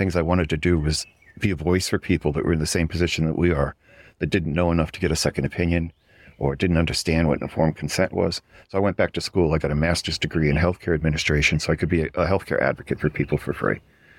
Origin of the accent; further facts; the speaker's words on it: New England, United States; also born or lived in the South; I spent most of my life in New England. I was born in the South, but my dad was in the Navy, so we moved back up to New England. I lived there most of my life.